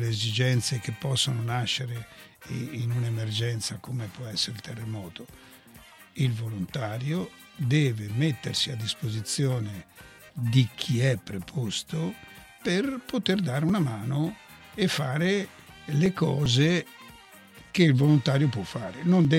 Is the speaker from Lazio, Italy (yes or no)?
no; Arezzo, Tuscany, Italy; also born or lived in Pescara; Io sono nato a Pescara, dove sono stato 40 giorni, perché mio babbo lavorava con le assicurazioni, non posso dire il nome, e venne qui a Arezzo nel 27